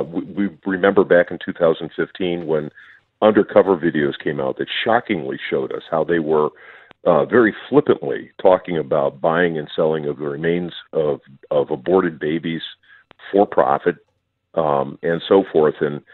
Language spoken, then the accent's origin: English; Minnesota, United States; here in my home state, Minnesota